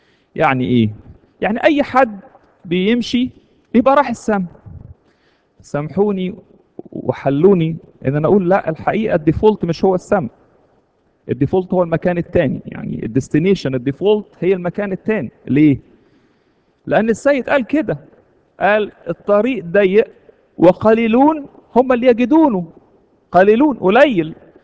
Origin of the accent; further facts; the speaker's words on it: Egypt; now in United States; كلنا هنا اول ما نيجي امريكا نبتدي نفكر في مصر، ومصر تحلى تبقى حاجة كده، يا سلام فين ايام مصر، رغم ان احنا واحنا خارجين من مصر كسرنا 3000 حاجة ورانا